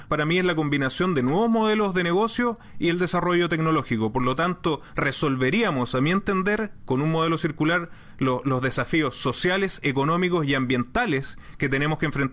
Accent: Iquique, Tarapacá, Chile; Yo ahora estoy en Iquique, en mi tierra natal, en Tarapacá.

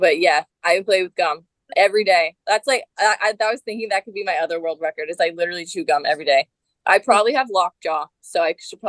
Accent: California, United States; And I'm from California, so like I was Lakers fan, so yes.

